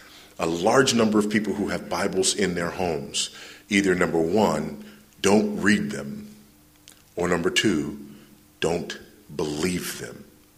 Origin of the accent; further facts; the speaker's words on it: Texas, United States; I'm from Texas, and when people find out that we don't all wear boots and cowboy hats, some of them are actually, they're downtrodden.